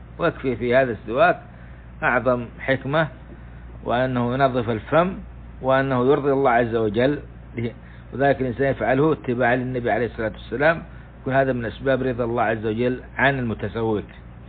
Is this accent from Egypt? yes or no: no; Jazan Province, Saudi Arabia; وهذه موجودة عندنا في جازان بكثرة والحمد لله،